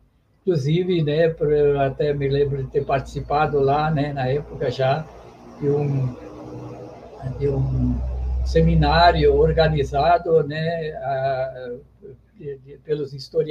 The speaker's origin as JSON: {"language": "Portuguese", "town": "Feliz", "region": "Rio Grande do Sul", "country": "Brazil", "tie": "born there", "said": "eu nasci aí no Vale do Caí, em Feliz, cidade de... Não sei se você já ouviu falar. Feliz fica aí próximo a Caxias do Sul, né?"}